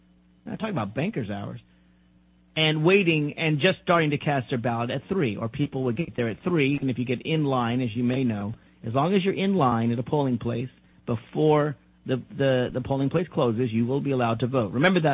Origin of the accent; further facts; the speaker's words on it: Tennessee, United States; After all, I'm from Tennessee.